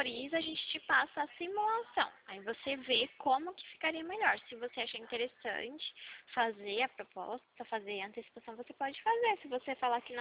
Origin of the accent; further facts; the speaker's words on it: São Paulo, Brazil; Eu sou aqui de São Paulo